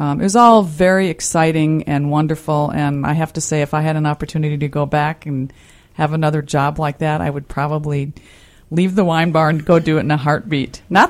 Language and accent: English; Wisconsin, United States; I'm up to Wisconsin, where my roots are, to do a lovely book event and dinner at my hometown bookstore.